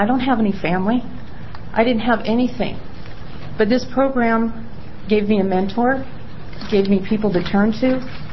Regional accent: Salem, Oregon, United States; I'm from Salem.

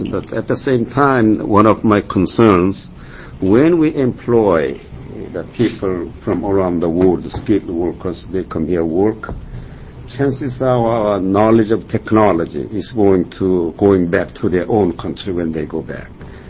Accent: South Korea; English is a second language; In Korea, I'm from Korea.

